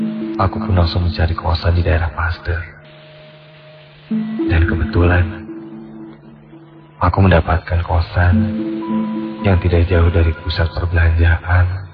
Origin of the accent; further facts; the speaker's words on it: Sumatra, Indonesia; now in Bandung, Indonesia; 3 tahun sudah aku berada di kota Bandung. Aku berasal dari Pulau Sumatera.